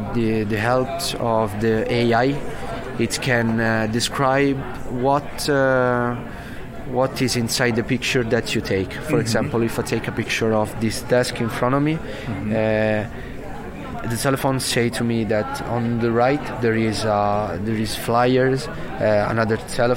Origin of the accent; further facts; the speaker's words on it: Italy; English is a second language; we are from Italy, so I make an example.